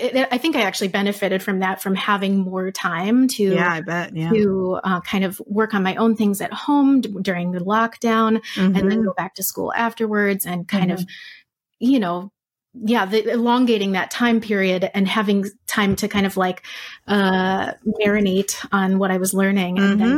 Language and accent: English; United States; moved away as an adult; now in Rome, Italy; I am American, but I currently live in Rome, Italy. I'm married to an Italian. I came here to go to school about 5 years ago